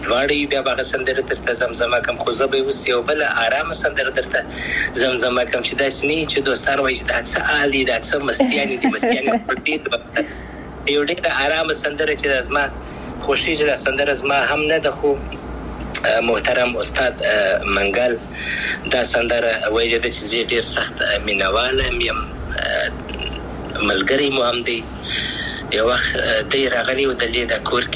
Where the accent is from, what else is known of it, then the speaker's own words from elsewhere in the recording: Afghanistan; افغانستان خو زما دی، زه افغان یم